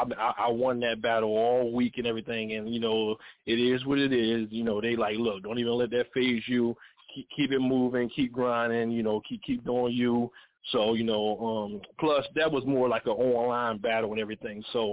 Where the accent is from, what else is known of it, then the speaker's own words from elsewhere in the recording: Philadelphia, Pennsylvania, United States; I was born and raised in North Philly, Pennsylvania, Philly. Everybody know what that said.